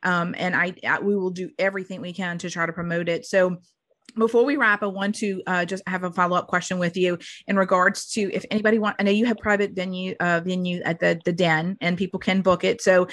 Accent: New Orleans, Louisiana, United States; I've got a loud voice. I'm from New Orleans.

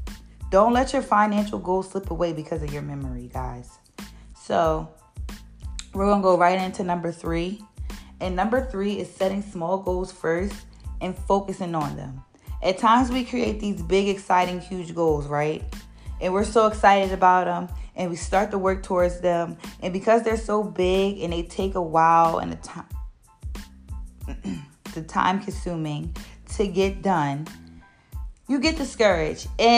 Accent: Philadelphia, Pennsylvania, United States; I do get a little bit of homesick. I'm from Philadelphia, for those who don't know. And I've been out here since October.

